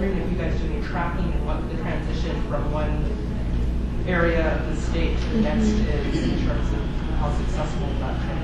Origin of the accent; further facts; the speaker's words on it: California, United States; I come from Humboldt